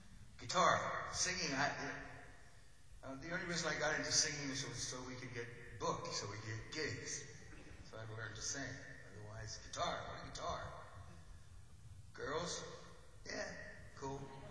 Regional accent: England, United Kingdom; And so I'm born and bred in England. I'm English.

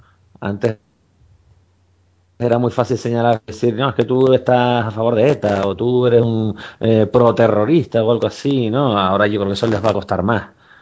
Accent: Canary Islands, Spain; como canarios, como seres humanos, compartimos ese dolor

